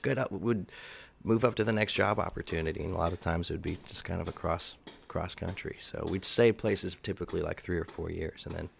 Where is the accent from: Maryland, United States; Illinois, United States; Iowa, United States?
Maryland, United States; Columbia; also born or lived in Baltimore; I was born in Baltimore. No way. Yeah. And I grew up in Columbia, Maryland up until I think I was about 5.